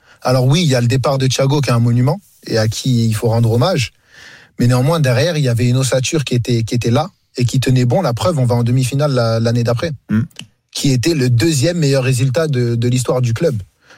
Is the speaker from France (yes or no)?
yes; France; born there; Je suis né en France.